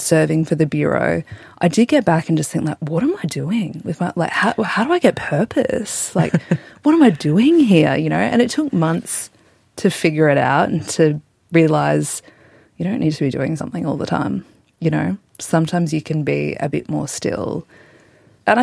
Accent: Australia; People ask, where are you from? And you can say, I'm Australian, full stop, no questions asked.

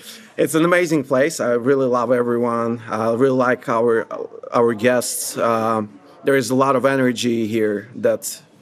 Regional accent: Kyiv, Ukraine; moved away as an adult; I'm 28 years old. I'm coming from Kyiv, Ukraine, and I've been working at Mario's for more than 2 years now.

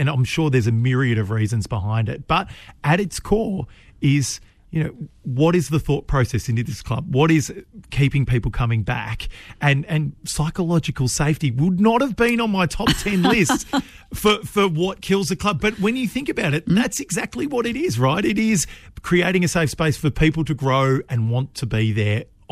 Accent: Broadford, Victoria, Australia; So I grew up in Broadford, sort of semi-regional Victoria now.

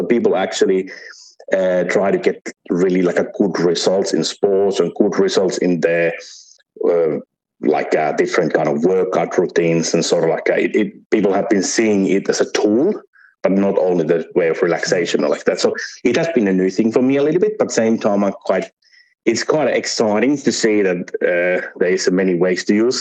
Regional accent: Finland; English is a second language; So sauna, for most of the Finns, like myself as well, has been a big part of our life all the way from basically when we were born.

